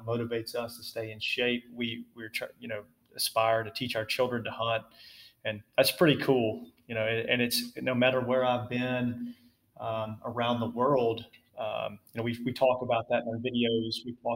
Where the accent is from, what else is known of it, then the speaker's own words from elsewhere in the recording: Arkansas, United States; And I grew up in Arkansas wearing super heavy clothing before we had technical outerwear.